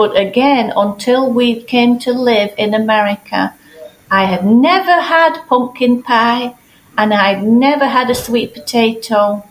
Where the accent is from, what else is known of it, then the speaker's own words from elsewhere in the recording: England, United Kingdom; I grew up in England and we don't celebrate Thanksgiving in England